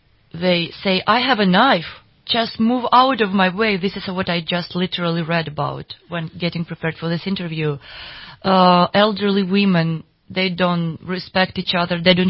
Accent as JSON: {"language": "English", "town": "Chernobyl", "region": "Kyiv Oblast", "country": "Ukraine", "tie": "born or raised there", "also_born_or_lived": "Havana, Cuba", "said": "I was born in Cuba because he was a Spanish translator there at the Soviet military base. And then I went through Chernobyl. That's where we lived."}